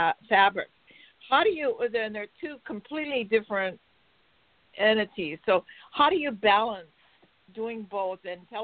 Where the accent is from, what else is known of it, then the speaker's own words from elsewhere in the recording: Hawaii, United States; I probably know the Hawaiian fashion because, you know, I'm from Hawaii.